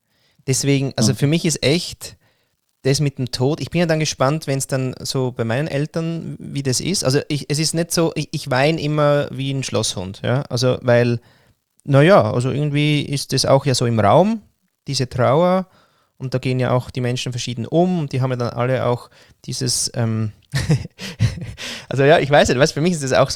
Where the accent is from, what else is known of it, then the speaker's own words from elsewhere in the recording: Vienna, Austria; ich war ja ein Jahr in Wien